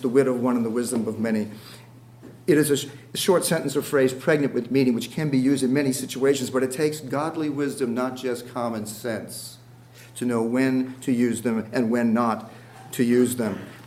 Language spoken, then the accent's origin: English; New England, United States; When I was just a boy, my grandfather owned a fuel oil delivery company. I'm from New England.